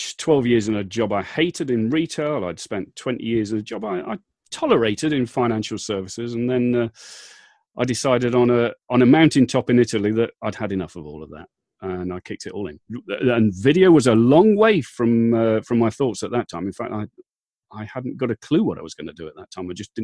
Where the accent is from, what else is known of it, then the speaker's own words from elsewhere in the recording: Midlands, United Kingdom; moved away; No, I'm from originally from the Midlands in the UK, but I moved south some time ago. A county called West Sussex on the south coast of England.